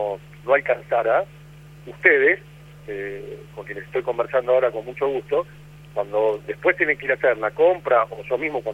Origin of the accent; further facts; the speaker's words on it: San Antonio de Areco, Buenos Aires Province, Argentina; yo soy de San Antonio de Areco